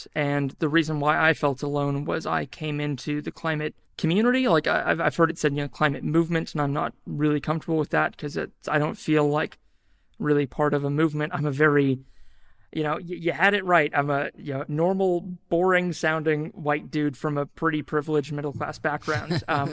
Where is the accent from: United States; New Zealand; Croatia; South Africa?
New Zealand; I am in New Zealand and I'm a Kiwi under that. Like all New Zealanders, Kiwis.